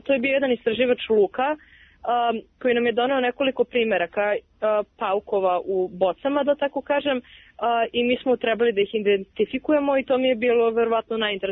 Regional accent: Knjaževac, Southern and Eastern Serbia, Serbia; Na knjaževačkoj, ja sam zapravo iz Knjaževca, samo pohađam srednju školu.

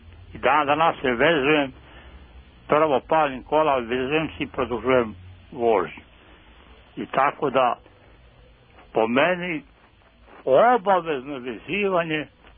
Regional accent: Čačak, Šumadija and Western Serbia, Serbia; Pa evo kad vozim, ja sam iz Čačka.

